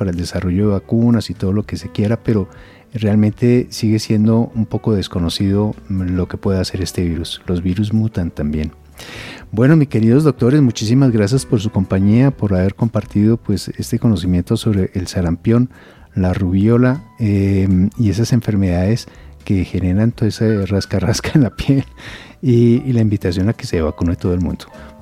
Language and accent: Spanish; Colombia; protegernos como familia, como colombianos